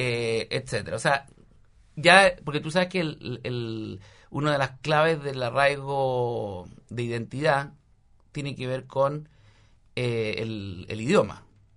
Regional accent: Chile; nosotros definamos que somos chilenos

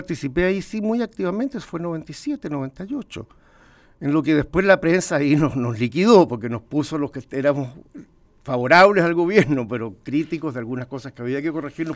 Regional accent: Brazil; Y en América Latina, Argentina está en 1,2 y Brasil, de donde vengo yo, 1,3.

